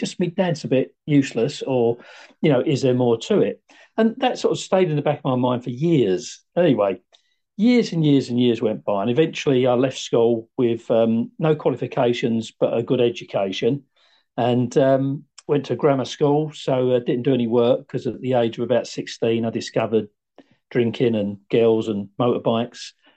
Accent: Peckham, London, United Kingdom; born there; I was born in, we can tell by my voice, I was born in Peckham in London, and from a very working class background, never had any money or anything. We had an outside loo and, you know, lived in a slum in the back streets of Peckham, just off the Old Kent Road.

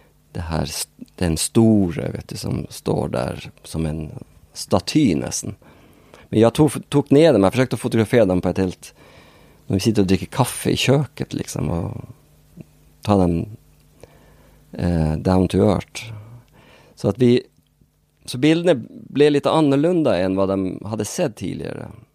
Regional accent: Norway; Swedish is a second language; now in Sweden; det var ju liksom min dialekt, Norge, oj, var kommer du från?

